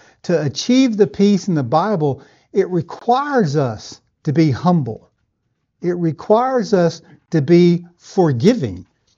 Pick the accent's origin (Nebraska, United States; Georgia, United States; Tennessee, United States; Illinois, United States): Tennessee, United States; also born or lived in South Mississippi; So I always tell everybody, I grew up in West Tennessee in the church, but I matured in a missionary type, mission field type church in South Mississippi